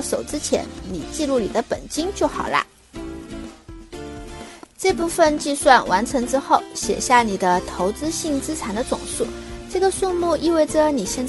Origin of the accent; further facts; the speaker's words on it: Sichuan, China; accent: Sichuanese; 如果用我们四川话说